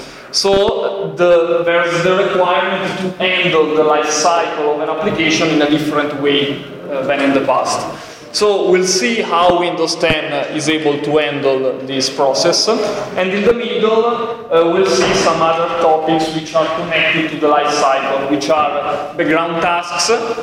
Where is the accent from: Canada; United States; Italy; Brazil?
Italy; English is a second language; and I'm from Italy.